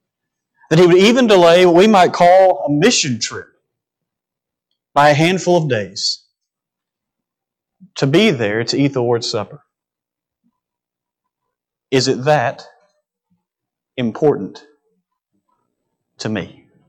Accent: United States; because I'm an American in 2021, and my attention span is about 2 seconds long.

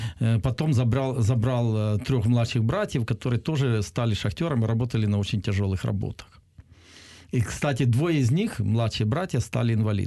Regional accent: Donbas, Ukraine; как человек села, я всегда гордился тем, что я родился в Советском Союзе

